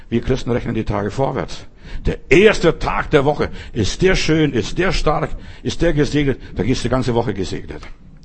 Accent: Bavaria, Germany; Ich bin in Bayern groß geworden.

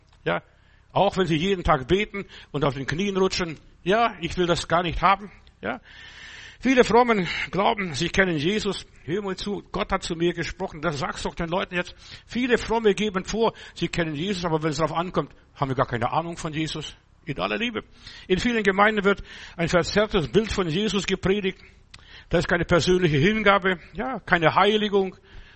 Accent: Altötting, Bavaria, Germany; Ich bin in Altötting groß geworden, also meine jungen Jahre verbracht. In Altötting, das ist ein katholischer Wallfahrtsort.

